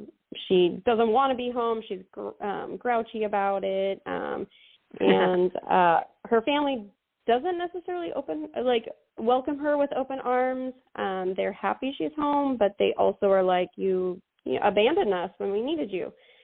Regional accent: Canada; also born or lived in Washington / Oregon; now in Texas, United States; I was born in Canada, raised there for a bit, and still Canadian, I don't have my citizenship here yet, so still Canadian. We spent time in Washington, and then we ended up in Oregon for about 15 years

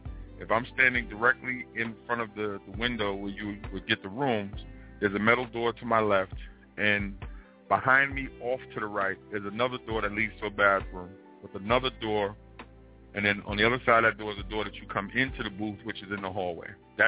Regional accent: Queens, New York, United States; I grew up in South Jamaica. At the time, I was living in Rochdale, so I was in walking distance from the place where I was working.

